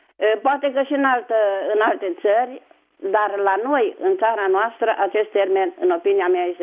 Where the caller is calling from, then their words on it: Bucharest, Romania; și vă sunt din București.